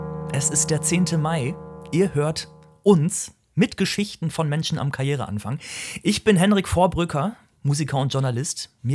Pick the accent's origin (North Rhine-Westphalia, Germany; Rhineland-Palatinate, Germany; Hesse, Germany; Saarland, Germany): North Rhine-Westphalia, Germany; Ich komme aus der Spargelregion unserer Republik, ja? Ostwestfalen.